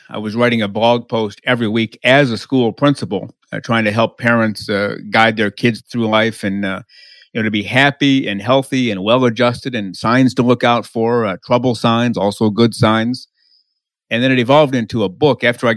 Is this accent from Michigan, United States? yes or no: yes; Detroit, Michigan, United States; Yeah, born and raised in Detroit. Still here. I won't be here for much longer. Going to move to the southern United States where it's a whole lot warmer than Detroit.